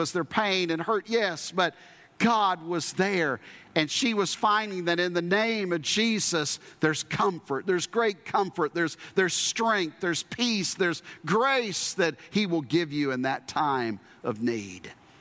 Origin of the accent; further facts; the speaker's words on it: Japan; I saw those conversions firsthand growing up in Japan and watching how Japanese people would worship idols.